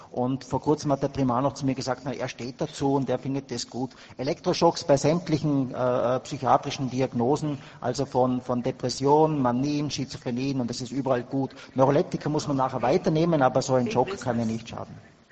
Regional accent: Vorarlberg, Austria; ich komme aus Vorarlberg, ein sehr schönes Bundesland von Österreich.

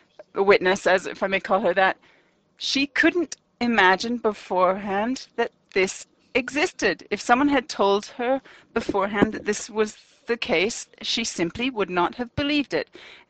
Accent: Austria; I'm a psychologist and I come from Austria

